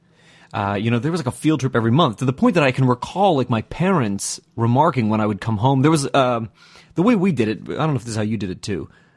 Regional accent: Pennsylvania, United States; went on this field trip out to Lancaster, PA, which was just a county removed from where Clayton and I grew up in Berks.

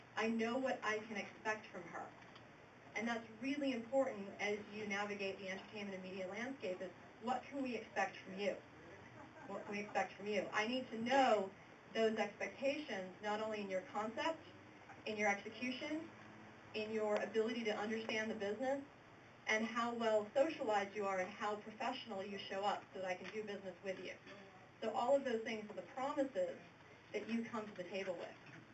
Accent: New Jersey, United States; also born or lived in New York City, United States; I grew up in New York, New Jersey, and I grew up in the suburbs until I was about in high school. My father remarried and moved into Manhattan.

